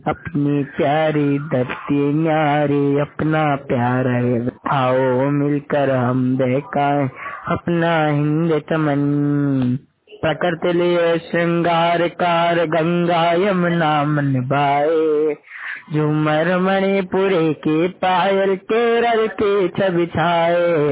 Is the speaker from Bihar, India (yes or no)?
no; Raogarh, Madhya Pradesh, India; मध्य प्रदेश के देवास जिले, मेरा गांव रावगढ़ है।